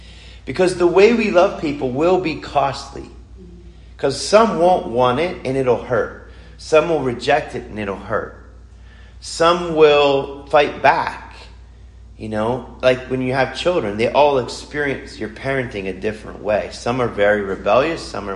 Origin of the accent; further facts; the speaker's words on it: Pennsylvania, United States; Actually, we started a thing back where I grew up in Pennsylvania called, it was called Fiat